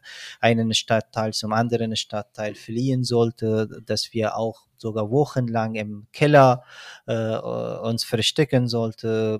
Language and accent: German; Baghlan, Afghanistan; Und ich bin im Krieg geboren und aufgewachsen. Ich bin im 1989 in Afghanistan, im Norden von Afghanistan, in der Provinz Baghlan aufgewachsen, geboren und später dann mein Vater berufsbedingt nach Kundus